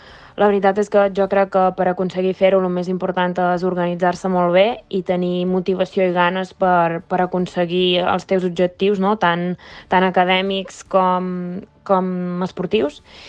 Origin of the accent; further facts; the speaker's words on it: Balearic Islands, Spain; moved away as an adult; jo som de Menorca i vaig haver de marxar a Barcelona a estudiar, ja que Menorca està limitat al mercat de carreres universitàries.